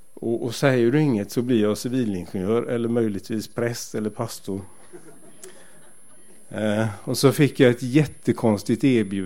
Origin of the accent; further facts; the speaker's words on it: Gothenburg, Västra Götaland County, Sweden; för mig som är född och uppvuxen i Göteborg